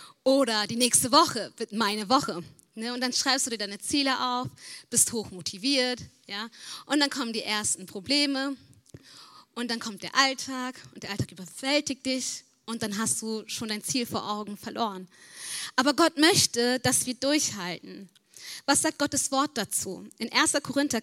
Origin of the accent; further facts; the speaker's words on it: Sri Lanka; ich komme aus Sri Lanka, einer kleinen Insel südlich aus Indien. Und der Großteil ist da hinduistisch, buddhistisch geprägt. Die Christen sind eine Minderheit.